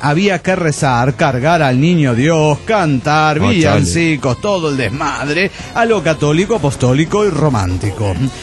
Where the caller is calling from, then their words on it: Washington, United States; del Renton desde Washington, United States.